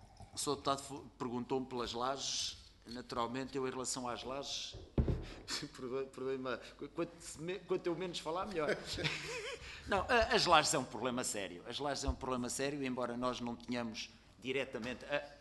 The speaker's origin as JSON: {"language": "Portuguese", "country": "Portugal", "said": "que é uma economia que me afeta e que me preocupa enquanto português"}